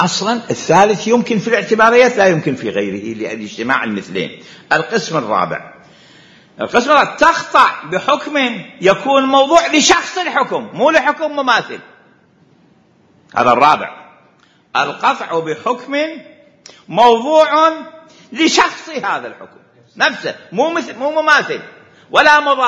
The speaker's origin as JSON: {"language": "Arabic", "country": "Iraq", "said": "إذا شخص عندنا بالعراق"}